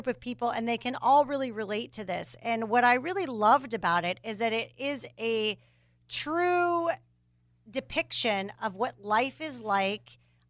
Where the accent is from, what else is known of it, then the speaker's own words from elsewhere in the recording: Jacksonville, Florida, United States; the last time you were here in Jacksonville, my hometown